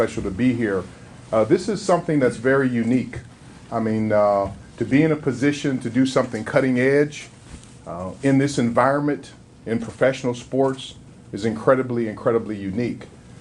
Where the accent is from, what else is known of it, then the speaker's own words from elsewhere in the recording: Minnesota, United States; So to stand before you today is I'm honored as a Minnesotan to be proud to say again, we did it at U.S. Bank Stadium